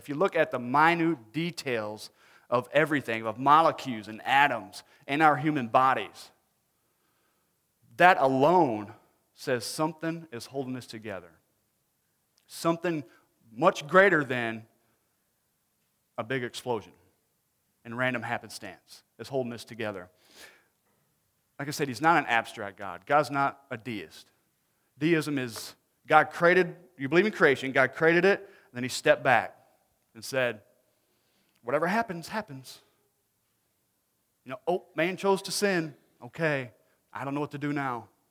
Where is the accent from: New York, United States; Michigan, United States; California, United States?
Michigan, United States; moved away as an adult; Anyway, I'm from Michigan, and we lived there for, we moved down here in 2000.